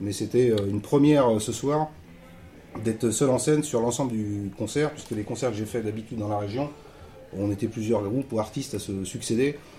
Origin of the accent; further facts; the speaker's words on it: Paris, Île-de-France, France; Alors moi, je viens de Paris. Je suis pas un régional de l'étape, pour le coup, je viens de Paris